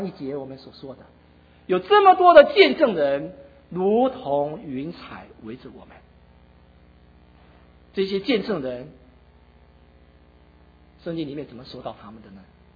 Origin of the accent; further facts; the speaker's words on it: China; 就算是我们中国人，我们有我们中国人的历史